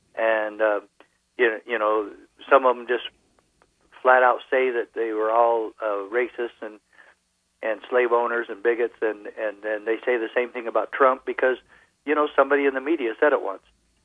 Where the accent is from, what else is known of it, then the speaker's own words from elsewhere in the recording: Brooklyn, New York, United States; I'm from Brooklyn.